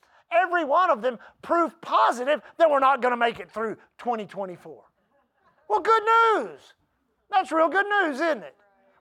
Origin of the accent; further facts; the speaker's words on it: Texas, United States; I always used to use the Houston Oilers as an example because I grew up on the Gulf Coast of Texas.